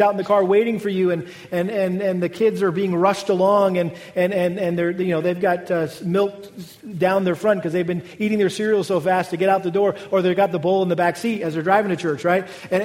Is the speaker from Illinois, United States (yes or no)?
no; Massachusetts, United States; And I'll never forget growing up in Massachusetts, we had a not just a little backyard garden with a few rows.